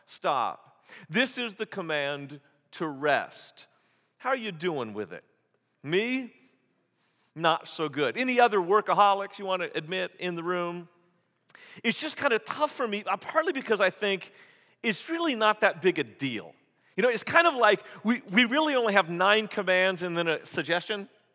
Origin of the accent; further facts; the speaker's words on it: United States; As an American, I'm supposed to work all the time, right?